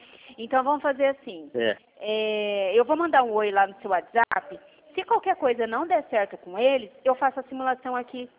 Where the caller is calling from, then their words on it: Dracena, São Paulo, Brazil; Eu estou falando daqui de Dracena.